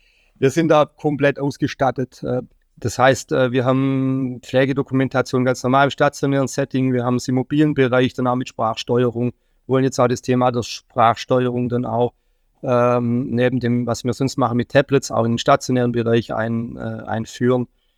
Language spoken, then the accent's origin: German; Baden-Württemberg, Germany; Ich komme ursprünglich aus Baden-Württemberg